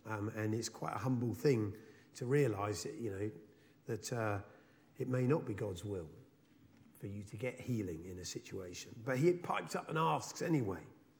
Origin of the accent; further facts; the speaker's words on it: England, United Kingdom; The best way not to draw attention to myself and my Englishness is to try and pass myself off as an Australian